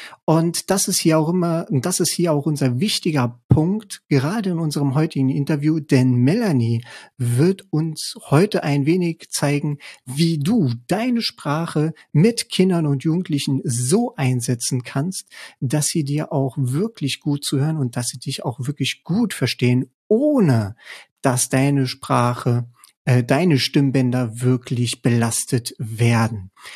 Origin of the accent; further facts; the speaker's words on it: Saarland, Germany; ja, ich bin Saarländer